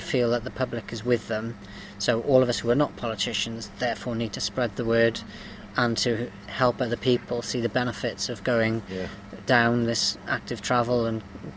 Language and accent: English; Bridgend, Wales, United Kingdom; I'm from Bridgend originally. I had a great upbringing here.